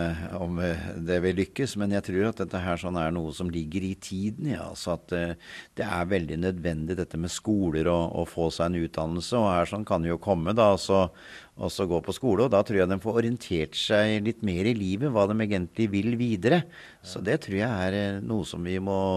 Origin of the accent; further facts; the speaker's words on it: Grong, Trøndelag, Norway; Ja, det har nede hos oss, der jeg kommer ifra da, Grong.